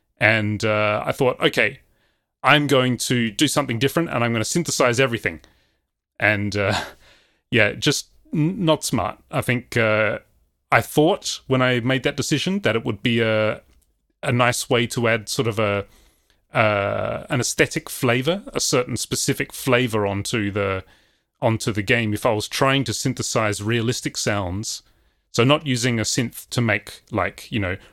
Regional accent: Australia; of course, I'm Australian, which means I'm, you know, I was brought up on Eurovision every year

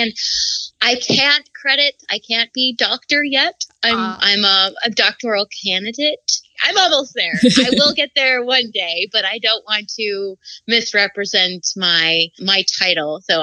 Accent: Grand Rapids, Michigan, United States; also born or lived in Encinitas, California; I was born in Encinitas, California, which is basically in San Diego, California, Southern California. And my family moved our family to Michigan, Grand Rapids, Michigan, when I was around 10, 11 years old.

